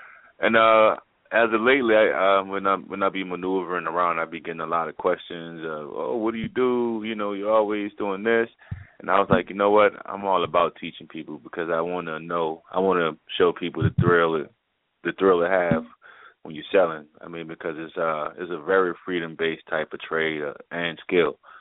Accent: New Orleans, Louisiana, United States; I'm from New Orleans, and I got hired at a strip club, right?

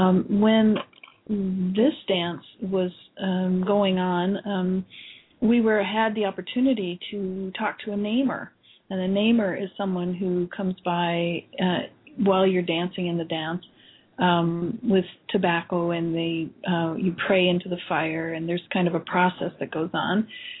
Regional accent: Midwest, United States; being born and raised in the Midwest, I was born with a very good value system of work ethic

